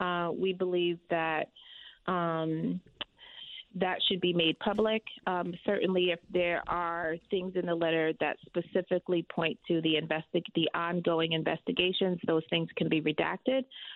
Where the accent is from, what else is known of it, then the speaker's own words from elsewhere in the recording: Bridgeport, Connecticut, United States; Yes. I was born and raised in Bridgeport, went to public school, and eventually graduated from Colby Cathedral High School.